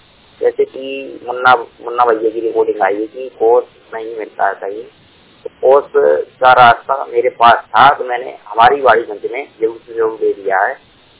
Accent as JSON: {"language": "Hindi", "town": "Bhopal", "region": "Madhya Pradesh", "country": "India", "said": "मैं भोपाल जिले का निवासी हूँ।"}